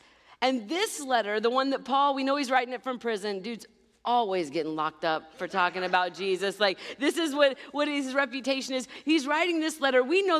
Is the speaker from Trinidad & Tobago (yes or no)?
no; Kentucky, United States; Or, you know, since I'm from Kentucky, it's all y'all.